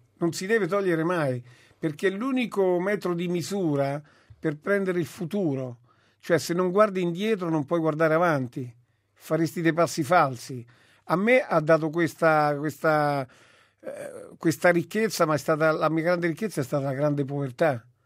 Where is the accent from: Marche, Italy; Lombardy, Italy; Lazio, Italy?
Lazio, Italy; Rome; Per giunta io sono cresciuto nella provincia di Roma. Una borgata, ecco, la parola giusta è la borgata, Centocelle.